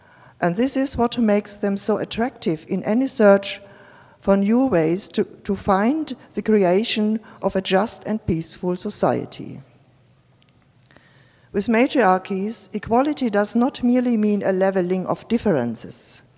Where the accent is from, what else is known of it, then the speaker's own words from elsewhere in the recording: Germany; English is a second language; You heard I'm from Germany, and so English is not my first language, and so I have to read my paper.